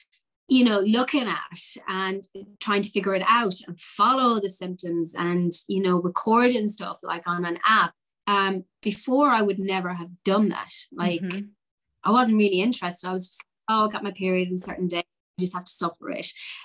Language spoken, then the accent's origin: English; Ireland; I mean, I grew up in Ireland, rural Ireland.